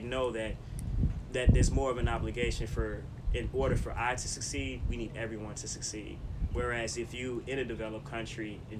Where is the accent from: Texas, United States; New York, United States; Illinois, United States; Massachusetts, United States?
Illinois, United States; Chicago; now in San Francisco, United States; from Chicago, Illinois. So born in the United States, but right now I reside in San Francisco, California.